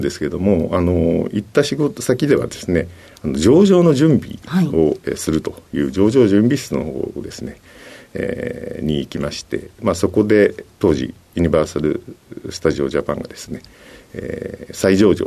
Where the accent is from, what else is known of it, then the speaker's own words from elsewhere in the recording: Hitachi, Ibaraki, Japan; 茨城県日立市でございます。